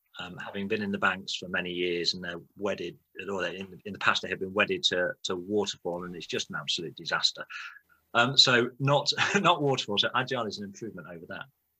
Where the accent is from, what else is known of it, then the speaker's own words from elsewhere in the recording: Derby, East Midlands, United Kingdom; I grew up in Derby.